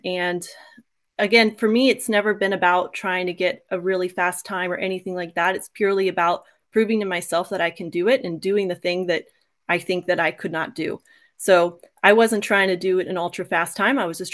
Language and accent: English; Maryland, United States; went ahead and signed up for that distance in my home state of Maryland.